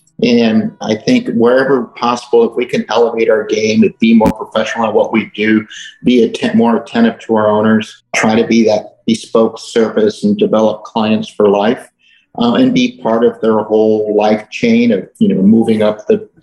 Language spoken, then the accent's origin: English; Long Beach, California, United States; ran the sailing program in where I grew up in Long Beach, California.